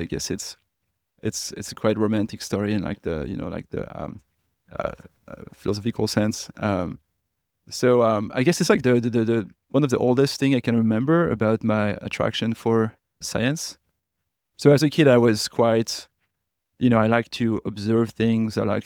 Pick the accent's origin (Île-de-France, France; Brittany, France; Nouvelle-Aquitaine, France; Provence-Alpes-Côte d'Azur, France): Île-de-France, France; Paris; English is a second language; also born or lived in Montpellier; I'm from Paris. I was born in the 19th arrondissement. It's like the northeast of Paris. So I did all my studies there. And then when I was around 23, I started my PhD and I moved to Montpellier to do that.